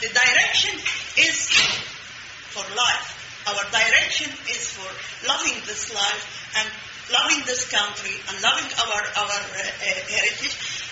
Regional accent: Israel; How come I am a proud Palestinian? How could I be a proud Palestinian? When I was born in Israel. I was born in 1955. So I was born in, and I went to school in Israel.

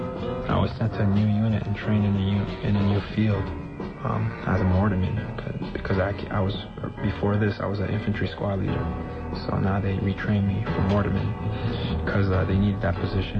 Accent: New York, United States; also born or lived in Haiti; And even though I was born in Haiti, I was raised in New York from the age of 5. All I know is America. You know, I don't know Haiti.

